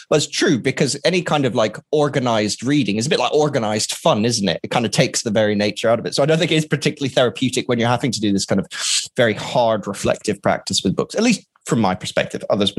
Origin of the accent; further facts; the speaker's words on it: Catalonia, Spain; I spent a large part of kind of my later childhood growing up in Spain. And I actually lived in Catalonia.